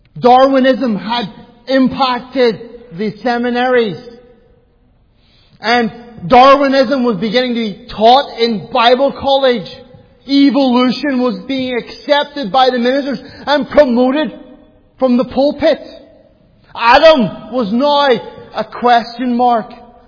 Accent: Ireland; I'm a fundamentalist. I'm an Irishman.

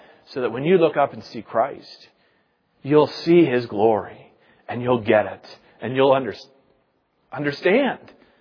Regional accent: Indiana, United States; I grew up swimming in the Tippecanoe River in Indiana, half an hour, 45 minutes north of Lafayette, Indiana.

